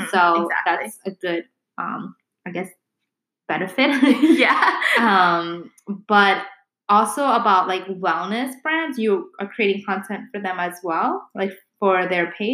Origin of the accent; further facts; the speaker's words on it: New York, United States; As a New Yorker, everybody has side hustles.